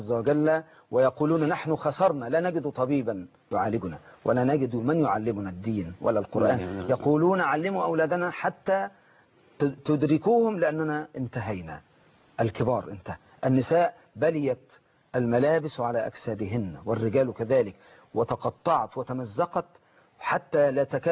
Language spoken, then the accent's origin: Arabic; Egypt; ونحن كمصريين